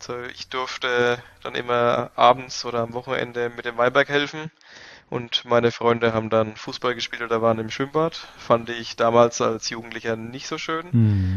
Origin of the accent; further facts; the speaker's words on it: Iphofen, Bavaria, Germany; Genau, also ich komme aus Iphofen, Unterfranken, Gipskäuber, unser Boden, ist meine Heimat, das verbinde ich ganz stark mit Iphofen. Ich bin hier aufgewachsen, war zwar mal weg, aber bin natürlich wieder zurückgekommen. Und hier sind meine Wurzeln einfach.